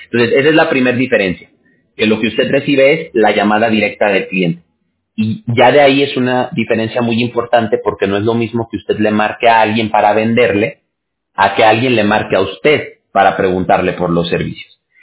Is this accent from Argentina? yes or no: no; Mexico; Yo soy de México